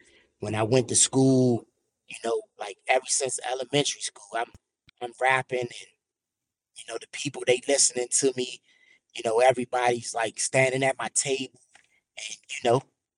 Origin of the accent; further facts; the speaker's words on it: Washington, District of Columbia, United States; like growing up in Washington, D.C., watching people being, you know, being murdered, losing their life